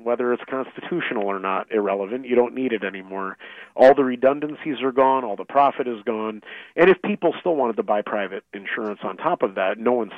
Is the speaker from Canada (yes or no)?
yes; Ottawa, Ontario, Canada; I did spend my school years in Ottawa, Ontario.